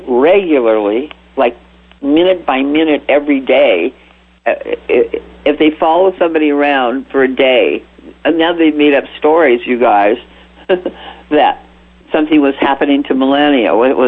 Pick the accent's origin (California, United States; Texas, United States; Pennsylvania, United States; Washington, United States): California, United States; My concern as a Californian is, and you can report from other states